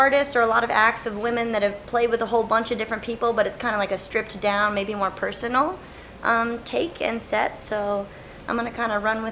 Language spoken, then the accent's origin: English; Truckee, California, United States; born there; I was born in Truckee, California, which is by Lake Tahoe, kind of east north central California.